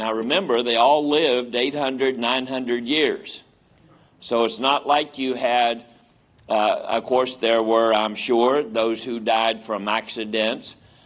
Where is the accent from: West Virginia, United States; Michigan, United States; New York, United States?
West Virginia, United States; I grew up down in West Virginia. My grandfather was a coal miner.